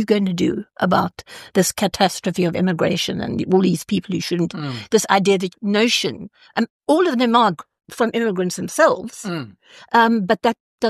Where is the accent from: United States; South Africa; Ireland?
South Africa; And also being South African, you know, Elon Musk has been a bit of a thorn in our flesh.